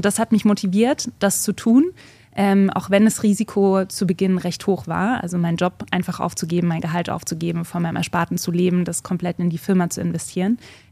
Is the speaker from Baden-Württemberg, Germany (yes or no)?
yes; Baden-Württemberg, Germany; ich komme aus dem Schwarzwald